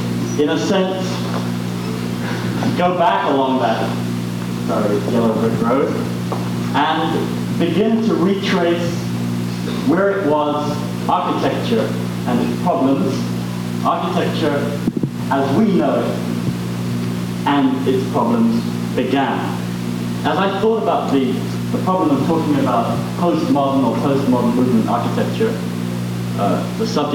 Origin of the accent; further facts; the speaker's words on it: England, United Kingdom; now in Princeton, United States; Before then, I came from England, so you'll excuse sometimes my strange, anachronistic form of speech